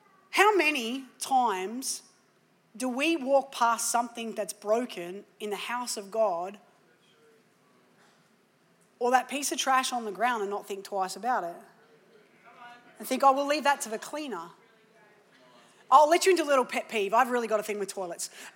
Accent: Australia; now in United States; I'm an Australian in America, no idea.

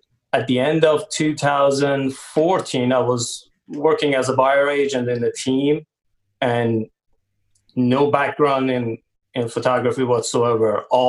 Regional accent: Iran; moved away as an adult; now in United States; I came to U.S. from Iran. I'm originally from Iran. So I came to U.S. back in June 2001.

